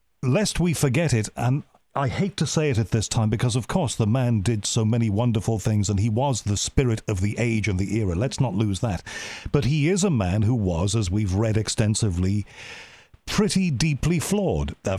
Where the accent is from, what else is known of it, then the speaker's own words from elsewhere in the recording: Liverpool, North West England, United Kingdom; Because, of course … I'm from Liverpool too, so I revere